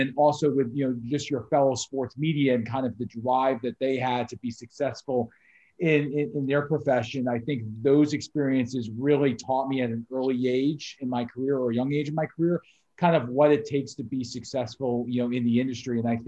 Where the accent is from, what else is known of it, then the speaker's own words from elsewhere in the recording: Paramus, New Jersey, United States; I grew up in Paramus, New Jersey, just across the river, with a love of sports and all sports